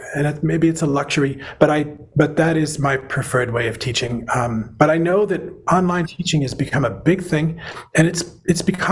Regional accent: Rhode Island, United States; I grew up in Rhode Island, and I was born in 55

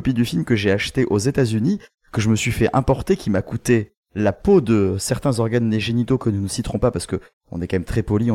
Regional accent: Southern France, France; accent: southern French; Ah mais merde, du coup, mon accent du sud, tout le monde a capté

